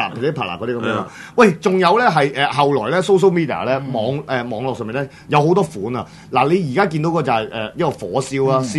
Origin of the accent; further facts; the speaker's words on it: Hong Kong; 尤其是我哋香港人啦